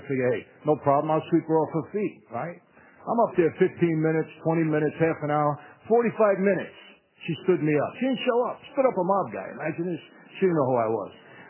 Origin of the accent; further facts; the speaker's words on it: Brooklyn, New York, United States; I'm not from L.A. I tell them, I'm from Brooklyn.